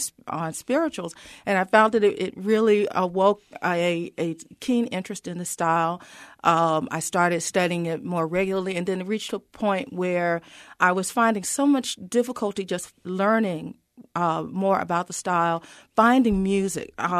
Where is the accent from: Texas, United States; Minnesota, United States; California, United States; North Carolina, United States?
North Carolina, United States; now in Iowa, United States; No, I'm originally from North Carolina.